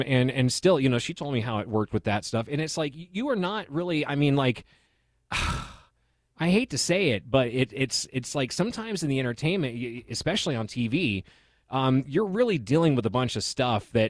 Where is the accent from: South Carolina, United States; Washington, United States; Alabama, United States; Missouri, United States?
Missouri, United States; I'm from Missouri. So.